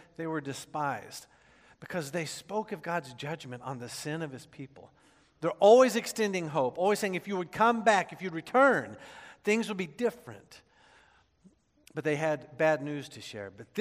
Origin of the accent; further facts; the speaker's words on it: Oklahoma City, Oklahoma, United States; I'm from Oklahoma City. The airport in Oklahoma City, Will Rogers Airport, is named after a guy who died in a plane crash.